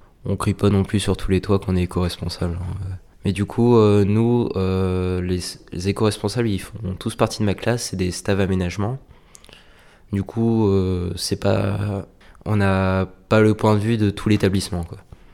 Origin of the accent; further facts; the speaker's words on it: Fouesnant, Brittany, France; Je viens de Bréau-Loup à Fouesnance, à côté de Quimper en Bretagne.